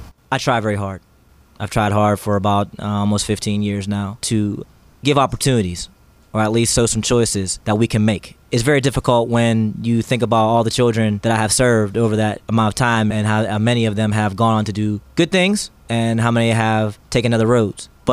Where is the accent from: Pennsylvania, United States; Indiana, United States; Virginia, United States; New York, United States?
Pennsylvania, United States; Plum Borough; Originally, I'm from Plumborough, way out there in Holiday Park and Monroeville area.